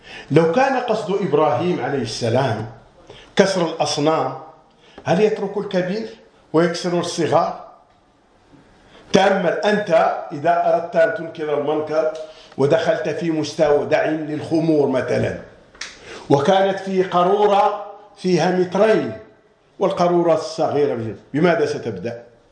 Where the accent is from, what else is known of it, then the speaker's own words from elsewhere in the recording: Marrakesh, Marrakesh-Safi, Morocco; كان أنا من مراكشي